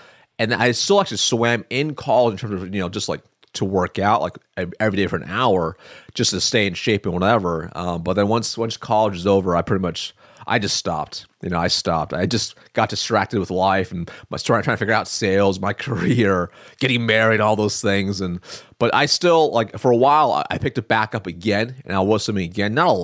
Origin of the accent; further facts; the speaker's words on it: Eugene, Oregon, United States; And I'm from Eugene. So down there, a lot of people just typically don't even have AC.